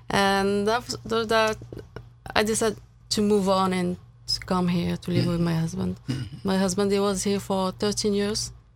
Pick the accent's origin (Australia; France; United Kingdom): France; English is a second language; moved away as an adult; now in United States; I came from France. I'm from France, and I grew up over there. My parents are Arabic. They're from Morocco. And I lived over there.